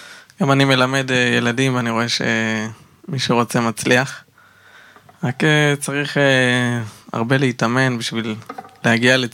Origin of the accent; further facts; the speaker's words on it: Jerusalem, Jerusalem District, Israel; אני מירושלים, מנגן כבר מגיל ילד.